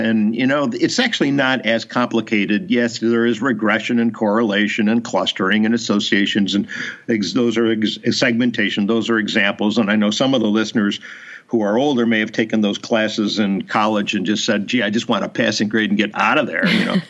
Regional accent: Chicago, Illinois, United States; I was raised in Chicago.

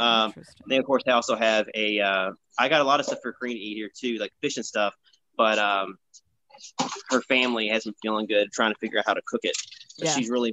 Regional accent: Brazil; English is a second language; I'm from Brazil, I can get one.

